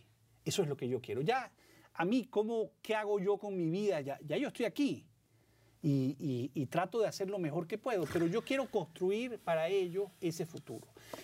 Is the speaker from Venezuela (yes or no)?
yes; Venezuela; Si esa negociación no va y no logramos pensar como venezolanos, ¿okay? El país va a seguir a la deriva.